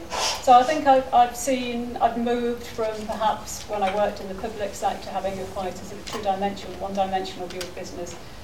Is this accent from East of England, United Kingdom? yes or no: no; Liverpool, North West England, United Kingdom; I came originally from Liverpool